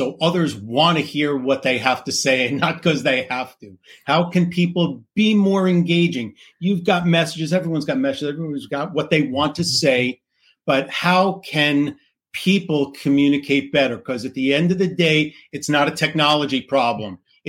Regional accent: New York City, New York, United States; I was 12 years old, growing up in New York City.

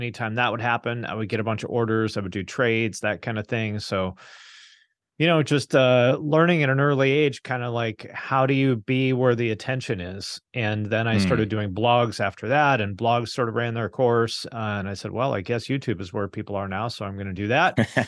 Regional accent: Seattle, Washington, United States; I grew up in the Seattle area

